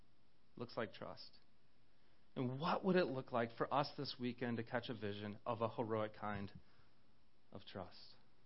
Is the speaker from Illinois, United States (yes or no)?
yes; Roselle, Illinois, United States; I grew up in Roselle, and already by the age of 10, there was a phrase I would say quite a bit.